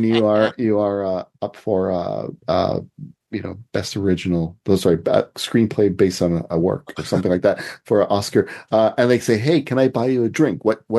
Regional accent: Canada; accent: Canadian; Maybe just be my crazy Canadian accent.

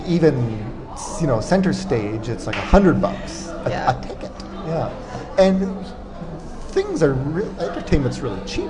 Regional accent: Montreal, Quebec, Canada; I'm from Montreal, French-Canadian. I'm half French-Canadian.

